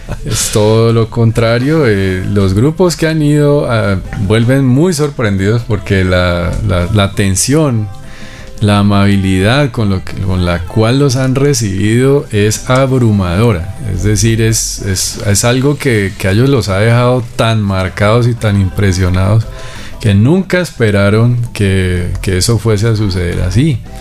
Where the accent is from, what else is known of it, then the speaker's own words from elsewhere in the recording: Colombia; uno pensaría que acá como colombianos pues nos defendemos